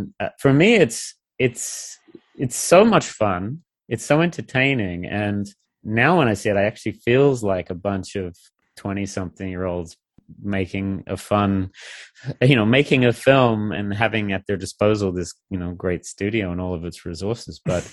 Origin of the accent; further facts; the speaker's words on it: Australia; I'm from Australia.